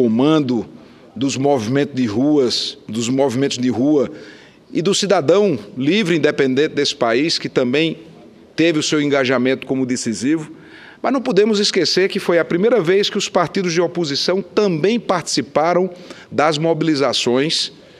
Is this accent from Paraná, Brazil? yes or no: no; Campina Grande, Paraíba, Brazil; na cidade de Campina Grande, na minha terra natal